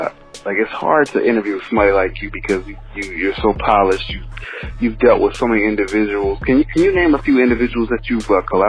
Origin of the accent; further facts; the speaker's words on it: Akron, Ohio, United States; I'm from Akron, so, you know, I'm hometown LeBron James, so this is like official for sure.